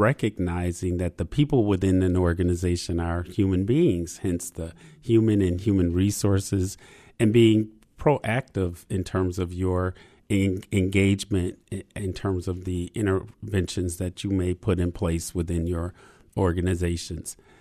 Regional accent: Grand Rapids, Michigan, United States; Yes, I was born and raised in Grand Rapids, interestingly enough, right across the street from Martin Luther King Park.

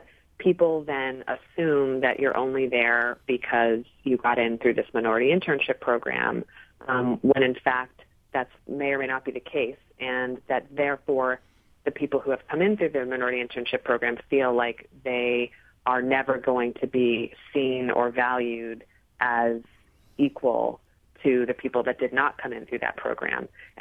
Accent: New York, United States; now in San Francisco, United States; Well, you know, I live in San Francisco now. I'm from New York, and I get the New York Times delivered to my door still.

